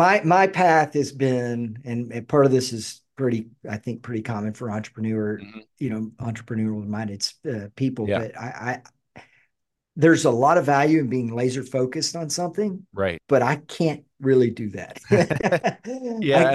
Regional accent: Dallas, Texas, United States; I grew up in the Dallas area, knew that we knew that we wanted to move back to Texas.

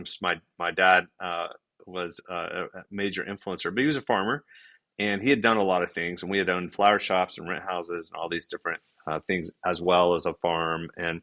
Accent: Oklahoma City, Oklahoma, United States; also born or lived in London; we moved back from London back to Oklahoma City, and which is hometown, really.

